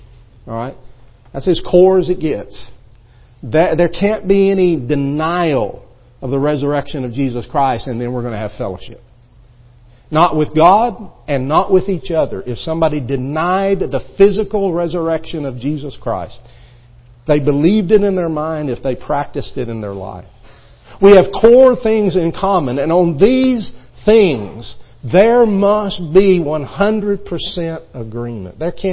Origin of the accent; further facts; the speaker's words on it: Texas, United States; You realize I grew up in West Texas. I probably would have never made it down here.